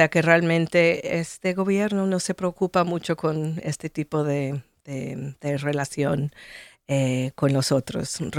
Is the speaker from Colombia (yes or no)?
no; St. Louis, Missouri, United States; now in Kingston, United States; soy residente de Kingston desde hace 7 años. Soy nativa de St. Louis, Missouri.